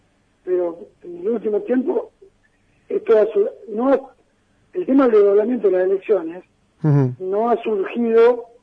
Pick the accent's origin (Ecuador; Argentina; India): Argentina; Buenos Aires Province; yo soy bonaerense